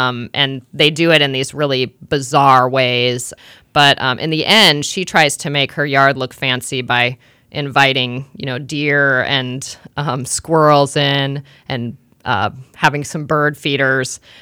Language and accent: English; Spokane, Washington, United States; And my family has property at Lake Pendere that in a way was more influential to me than growing up in Spokane